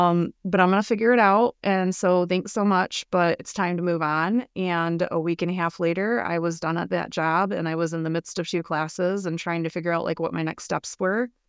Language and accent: English; Michigan, United States; She's from Michigan. I'm from Michigan.